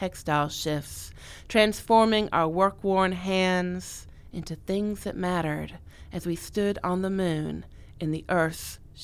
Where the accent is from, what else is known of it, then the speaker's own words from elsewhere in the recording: Greenville, United States; I grew up in Greenville, and I remember in downtown Greenville, we had that wonderful library that's got the giant earth in the middle of it.